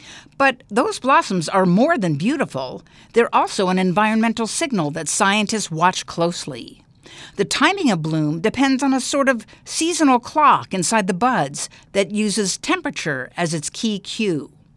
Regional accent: Washington, Washington, D.C., United States; Growing up near Washington, D.C., my family made an annual pilgrimage to see the cherry blossoms that signaled the arrival of spring.

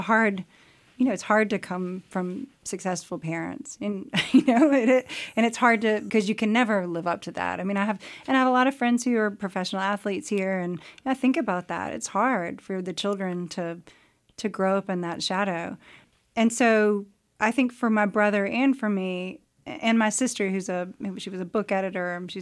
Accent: North Carolina, United States; and I am from North Carolina, and it's not only enough, it's everything for me.

